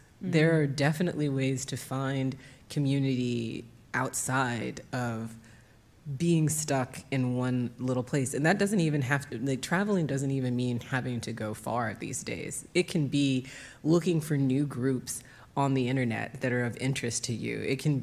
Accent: the South, United States; I come from the South, so it's an additional layer of friendliness that often gets taken as flirtation

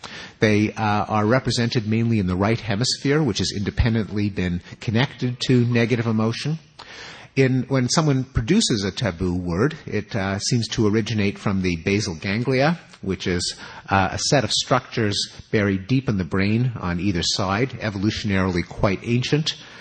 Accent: Quebec, Canada; where I grew up in Quebec, which was until recently a very devout Catholic society

